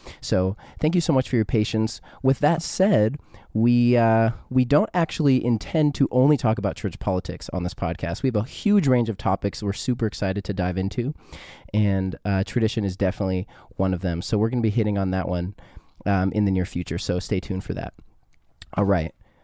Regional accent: Canada; I mean, I'm from Canada, so like, it's not really cold

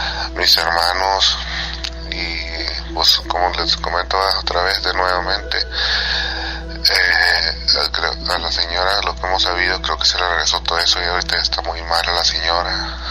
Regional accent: Anáhuac, Nuevo León, Mexico; now in San Antonio, United States; Originalmente soy de Anahuac, pero tengo un poquito que radico aquí en San Antonio. Anahuac es un pueblo chiquito que está a 3 horas de Monterrey, Nuevo León. Bueno, es parte también de Nuevo León.

